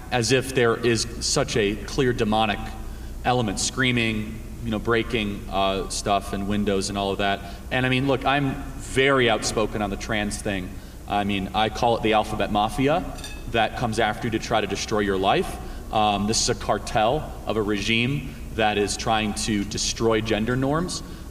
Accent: Chicago, Illinois, United States; So I grew up in Chicago, the fun thing about being from Illinois

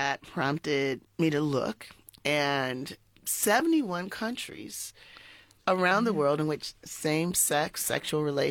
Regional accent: United States; So I'm going to confess, as an American, I'm kind of like fascinated with all this royal stuff, right?

